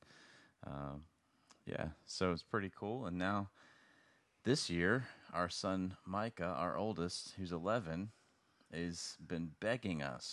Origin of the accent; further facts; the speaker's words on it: Brandermill, Virginia, United States; I loved playing football with, you know, in the yard out with friends growing up in Brander Mill.